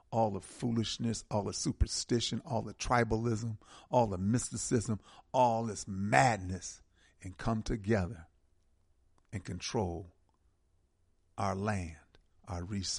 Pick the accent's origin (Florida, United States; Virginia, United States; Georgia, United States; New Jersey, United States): Georgia, United States; Our home here is in Georgia. I'm from Georgia.